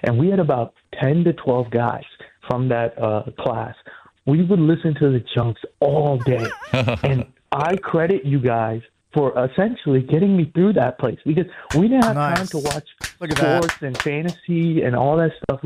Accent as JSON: {"language": "English", "town": "Laurel", "region": "Maryland", "country": "United States", "tie": "born or raised there", "said": "So I'm from the Howard County side of Laurel, so I went to Reservoir High School."}